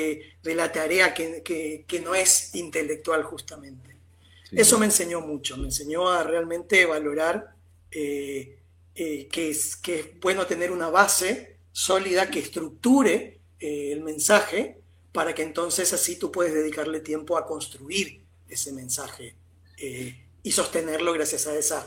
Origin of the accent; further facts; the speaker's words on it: Misiones, Argentina; Yo soy de una zona mucho más cálida y más, más parecida a Paraguay, soy de Misiones, y en esa zona del nordeste argentino